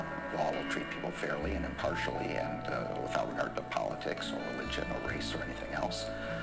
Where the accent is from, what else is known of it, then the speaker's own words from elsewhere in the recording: Lincolnwood, Illinois, United States; This is not anything I could have ever imagined happening growing up in Lincolnwood, Illinois.